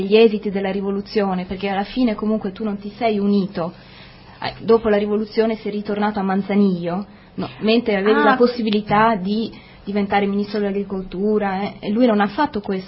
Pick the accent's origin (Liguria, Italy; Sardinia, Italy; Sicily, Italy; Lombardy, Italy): Sardinia, Italy; io vengo originariamente dalla Sardegna. Ha sentito che il mio accento non era decisamente cubano